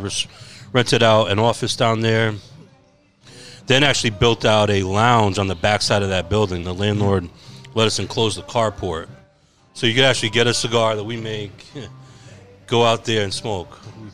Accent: New York, United States; Where I grew up in New York, there was a cigar factory on Arthur Ave in the Bronx.

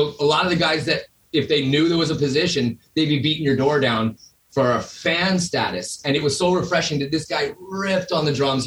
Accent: San Diego, California, United States; That's my hometown.

